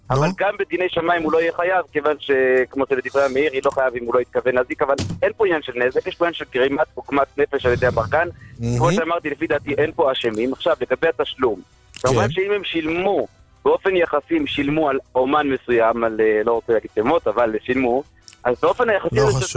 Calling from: Beitar Illit, West Bank, Palestine; אני בביתר עילית.

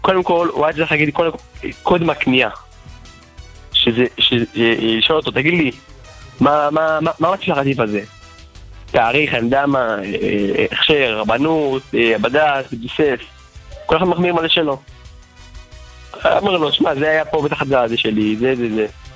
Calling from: Bnei Brak, Tel Aviv District, Israel

